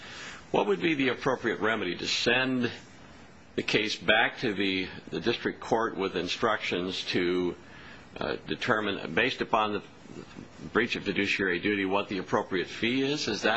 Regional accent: California, United States; I admit, I come from California, and maybe our jurisprudence is different, I don't know.

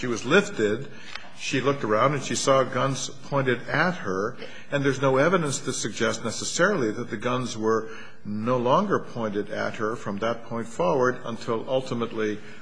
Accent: Vermont, United States; I found it interesting that you actually cited one of my cases. I'm from Vermont.

